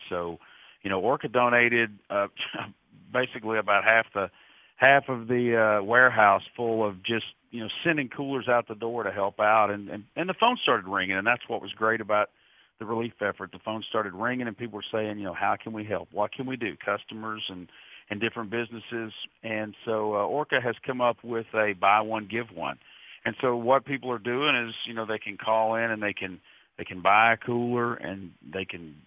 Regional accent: Georgia, United States; I was born and raised in Georgia. Lived right on the Georgia-Tennessee line my whole life.

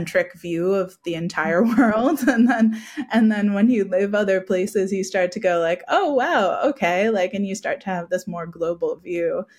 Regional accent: New Zealand; now in Australia; Even now living in Australia, I still feel very like a Kiwi living in Australia. And in that, I mean, most of my adult life really has been spent in New Zealand.

